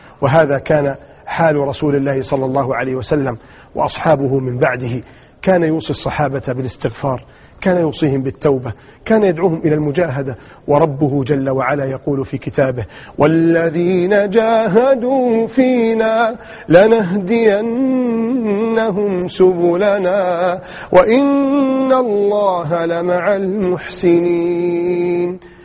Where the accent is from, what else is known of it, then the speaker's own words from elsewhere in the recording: Egypt; عندنا في مصر